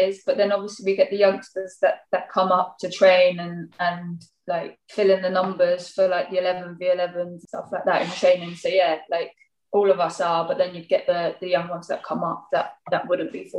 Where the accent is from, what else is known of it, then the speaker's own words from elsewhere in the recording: Slough, South East England, United Kingdom; Anyone asks me, I try and say I'm from Windsor, so you've done your research, so I can't tell you I'm from Windsor, because obviously Windsor's like a nice area, like, but no, yeah, Slough